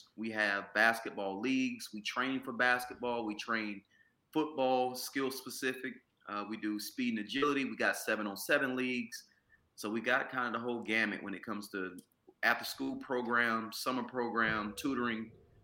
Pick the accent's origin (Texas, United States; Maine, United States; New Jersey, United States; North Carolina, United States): North Carolina, United States; Washington; Man, so I'm from Washington, North Carolina.